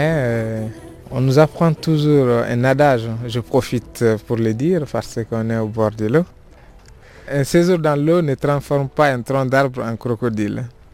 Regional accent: Bandiagara, Mopti, Mali; je suis un Malien de Bandiagara, vivant entre Bamako et très souvent ici à Neuchâtel.

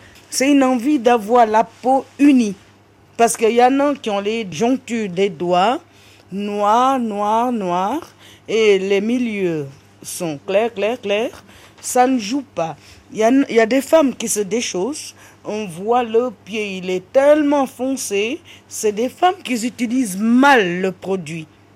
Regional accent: Côte d’Ivoire; Je viens de la Côte d'Ivoire

